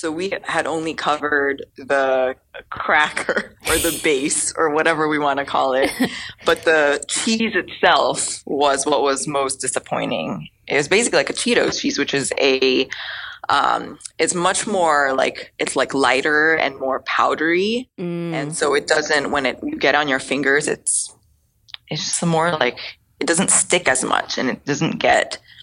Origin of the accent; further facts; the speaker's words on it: Philippines; I am a product designer. So I grew up in the Philippines.